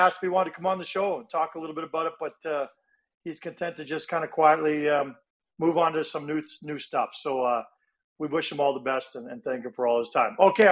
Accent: Toronto, Ontario, Canada; I grew up in Toronto, going to games

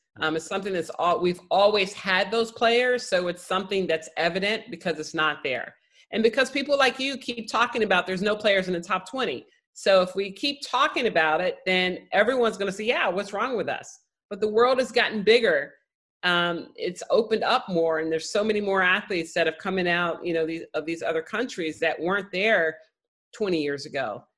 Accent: Chicago, Illinois, United States; And so I grew up in Chicago, and our district is the Chicago District Tennis Association

